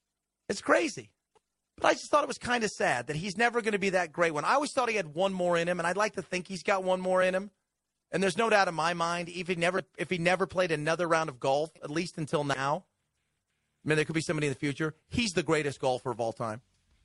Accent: Long Beach, California, United States; I grew up in Long Beach in Cypress, California.

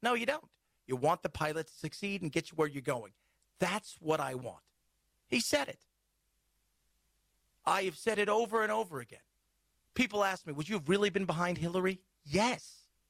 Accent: United States; Because I'm an American, I want my president to succeed.

